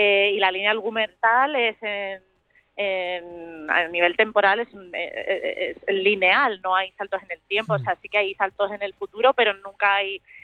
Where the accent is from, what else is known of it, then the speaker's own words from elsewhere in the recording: Granada, Andalusia, Spain; now in Madrid, Spain; yo soy de Granada, pero vivimos todas en Madrid